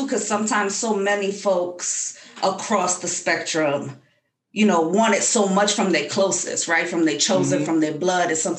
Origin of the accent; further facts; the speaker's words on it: New York, United States; I'm a New Yorker.